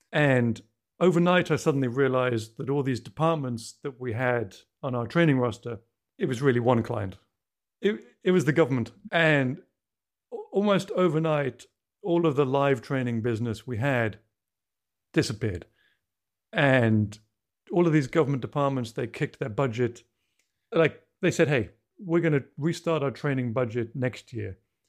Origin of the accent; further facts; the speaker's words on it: England, United Kingdom; now in United States; we're both expats from England. We moved to the deep south of the US.